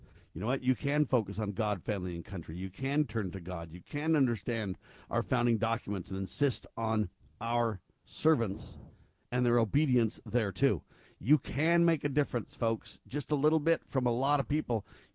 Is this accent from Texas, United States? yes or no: no; California, United States; also born or lived in San Francisco Bay Area; And I grew up in Southern California. It was a wonderful place to live.